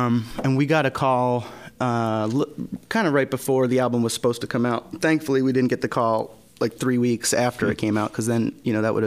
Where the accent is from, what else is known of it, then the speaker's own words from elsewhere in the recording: Langhorne, Pennsylvania, United States; moved away as an adult; So when I left, I'm from Langhorne, Pennsylvania. When I left to go to school in New York